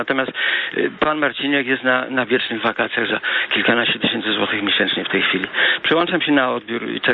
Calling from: Poznań, Greater Poland Voivodeship, Poland; Ja pochodzę z Poznania

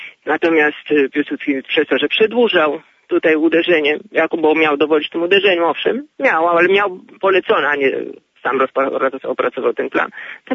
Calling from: Masovian Voivodeship, Poland; z Mazowieckiego.

